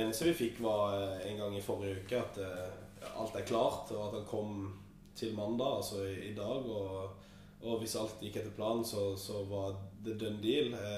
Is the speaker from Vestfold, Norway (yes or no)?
no; Kristiansand, Agder, Norway; accent: Kristiansand dialect; altså Kristiansand-dialekten min går relativt greit